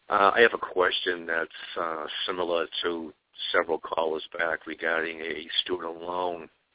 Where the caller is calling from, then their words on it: Massachusetts, United States; I'm calling from Massachusetts, by the way.